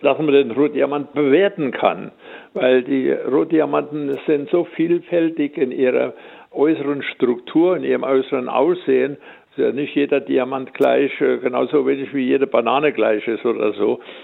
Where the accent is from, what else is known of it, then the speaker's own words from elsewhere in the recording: Idar-Oberstein, Rhineland-Palatinate, Germany; Und ich stamme aus Oberstein, das heißt, mein Vater, mein älterer Bruder, hatten eine große Firma mit Metallwaren